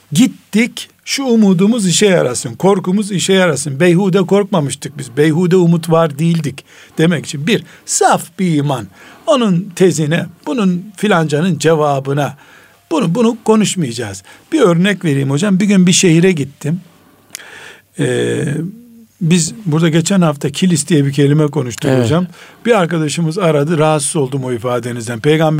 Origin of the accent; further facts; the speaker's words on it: Black Sea Region, Turkey; Bizim Karadeniz deyiminde pek yok.